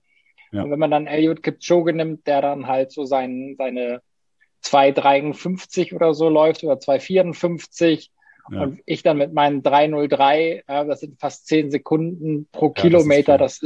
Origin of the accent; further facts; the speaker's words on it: Hamburg, Germany; born there; moved away as an adult; also born or lived in Tübingen; Ich bin eigentlich gebürtiger Hamburger, aber für Studium und Training bin ich nach Tübingen gegangen.